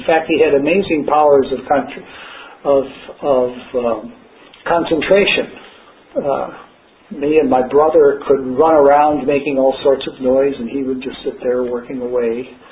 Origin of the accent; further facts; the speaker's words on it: Chicago, Illinois, United States; and then he came back to Chicago, and I grew up in Chicago